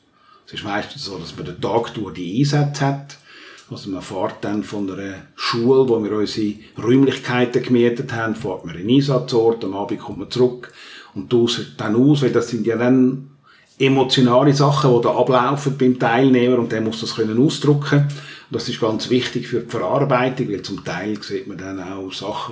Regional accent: Switzerland; Und ich glaube, wir als Schweizer müssen diese Chance wahrnehmen.

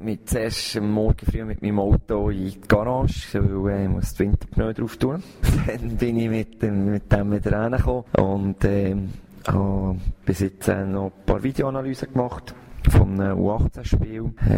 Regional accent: Bern, Switzerland; Also ich bin in Bern aufgewachsen

